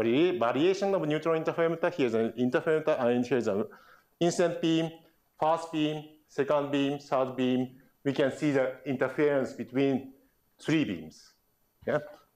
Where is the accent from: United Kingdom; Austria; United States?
Austria; Then, I'm coming from Austria. Also, skiing is very important.